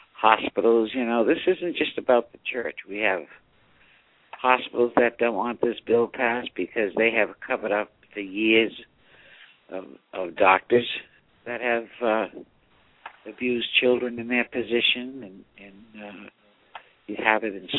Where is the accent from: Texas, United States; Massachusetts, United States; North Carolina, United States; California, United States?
Massachusetts, United States; born there; I was born in Massachusetts, because at one time Massachusetts used to be the leading state protecting my children.